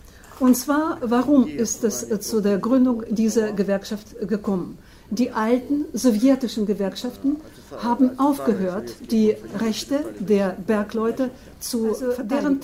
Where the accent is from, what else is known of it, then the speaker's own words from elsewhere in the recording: Donbas, Ukraine; German is a second language; moved away; Ich wurde geboren und bin aufgewachsen in Donbass. Mit 15 Jahren war ich schon im Bergwerk.